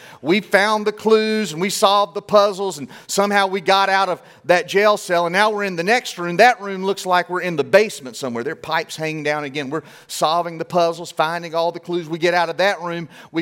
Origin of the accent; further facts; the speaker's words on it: North Carolina, United States; moved away as an adult; now in Louisiana, United States; I was 25 years old when my wife and I moved from North Carolina, where we're from, and we moved to Louisiana.